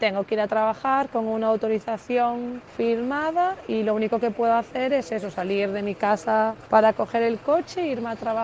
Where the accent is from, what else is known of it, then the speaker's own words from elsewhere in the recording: Galicia, Spain; now in Barcelona, Spain; soy de España, de Galicia, pero vivo en Barcelona.